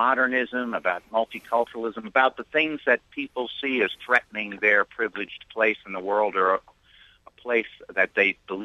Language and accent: English; United States; as a Christian, as an American, as a human being